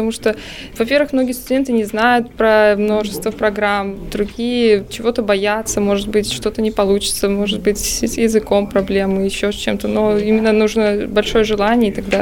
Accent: Russia; Если я говорил, что я из России

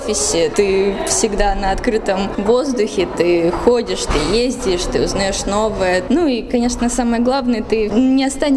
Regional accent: Transnistria, Moldova; now in Veliky Novgorod, Russia; Нет, я не из Великого Новгорода, я из Молдовы.

